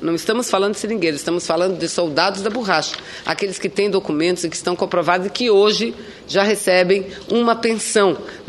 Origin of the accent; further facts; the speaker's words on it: Amazonas, Brazil; lá do meu estado do Amazonas